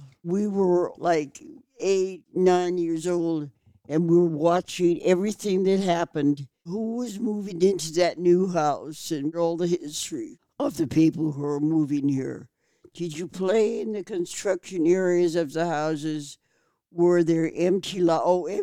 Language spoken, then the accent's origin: English; San Francisco, California, United States; born there; I know about the Sunset, although I was born in the Market.